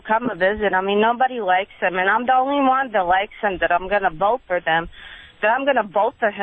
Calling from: Dallas, Texas, United States; I'm calling from Dallas. I'm voting for Donald Trump all the way 110%. I am a Muslim.

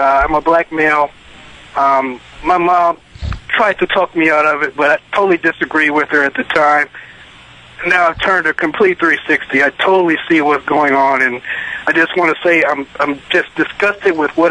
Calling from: Flushing, Michigan, United States; Okay, hi. I'm from Michigan. I believe I was misunderstood. I'm from Flushing, Michigan.

